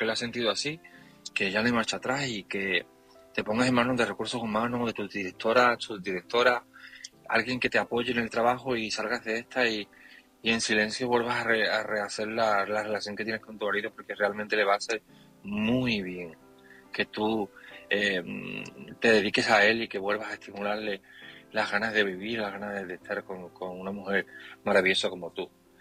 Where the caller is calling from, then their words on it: Seville, Andalusia, Spain; Buenas noches … de Sevilla